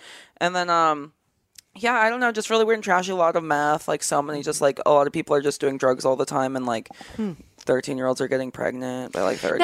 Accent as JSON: {"language": "English", "region": "Hawaii", "country": "United States", "tie": "born or raised there", "said": "I grew up on Kauai, so like the smallest one, which made it even weirder."}